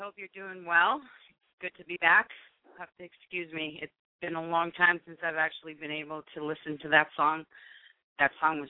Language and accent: English; Boston, Massachusetts, United States; I'm from Boston, and everybody wears shorts in 30-degree weather